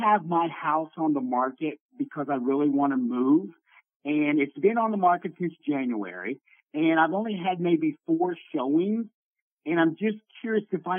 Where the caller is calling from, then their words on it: Mesa, Arizona, United States; I'm in Mesa, right outside Phoenix.